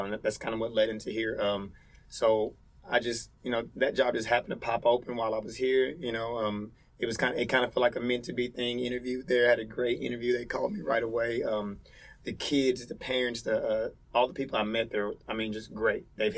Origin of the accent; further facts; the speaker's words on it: Gosling, Arkansas, United States; And I grew up in Gosling, Arkansas, which is a little more Northeast Arkansas.